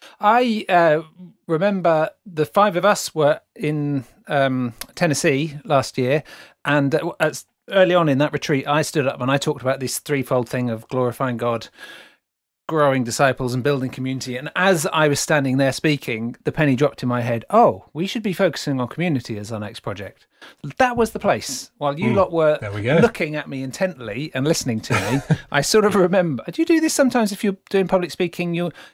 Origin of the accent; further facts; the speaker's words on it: United Kingdom; accent: British; That's because of my beautiful British accent that was just wowing everybody.